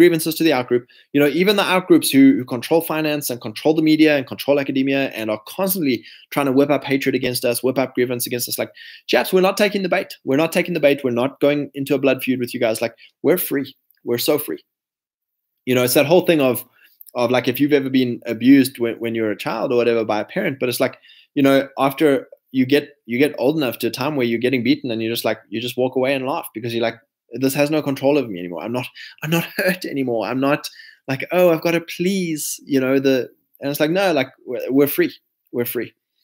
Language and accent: English; South Africa; because even growing up in South Africa, you have experiences, right?